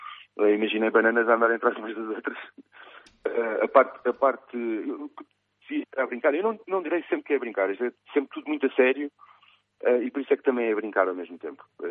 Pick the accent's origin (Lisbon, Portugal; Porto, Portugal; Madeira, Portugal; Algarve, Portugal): Lisbon, Portugal; Queluz; Lisboa, nasci mesmo em Lisboa e depois fui para Queluz, um subúrbio maravilhoso, estou a ser irónico, da linha de Sintra. Por acaso, um bom sítio para ser miúdo